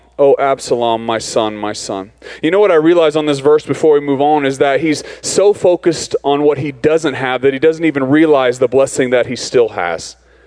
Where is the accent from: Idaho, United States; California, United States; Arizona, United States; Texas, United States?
Arizona, United States; I think that's part of the reason I'm here is because we're from Arizona